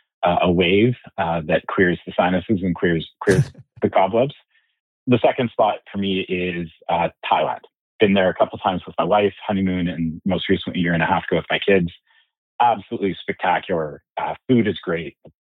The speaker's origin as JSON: {"language": "English", "region": "British Columbia", "country": "Canada", "tie": "born or raised there", "said": "I grew up in Vancouver Island, so I'm partial to the place."}